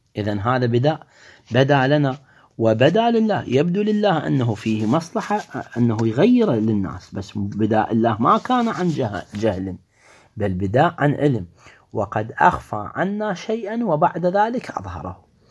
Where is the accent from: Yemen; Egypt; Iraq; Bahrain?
Iraq; يعني ذولا متواجدين طبعا عندنا بالعراق